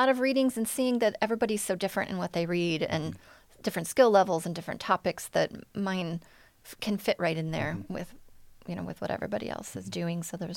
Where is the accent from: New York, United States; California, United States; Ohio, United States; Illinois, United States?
Ohio, United States; So I'm not the Meat Man from Nebraska. I am the poet from Ohio.